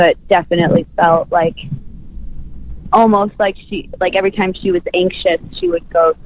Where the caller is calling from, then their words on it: New York, United States; I'm in New York right now.